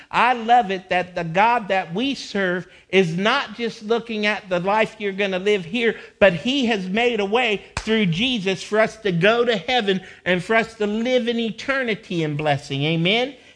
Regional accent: United States; I'm a proud American. I love my American citizenship, and I love our American freedoms.

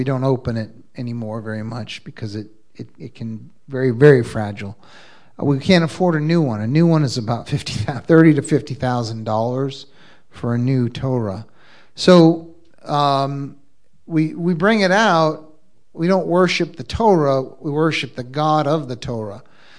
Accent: the North, United States; moved away as an adult; now in South, United States; so when I moved to the South, 20 years ago, I discovered something new to me. It's called church revival. I come from the North, so they don't have church revivals in the North, okay?

